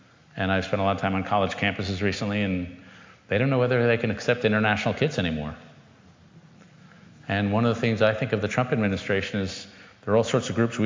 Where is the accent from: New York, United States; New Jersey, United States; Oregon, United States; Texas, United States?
New York, United States; I grew up in New York